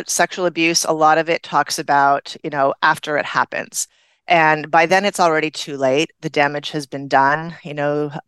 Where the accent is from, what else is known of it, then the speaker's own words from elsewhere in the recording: Canada; I'm originally from Canada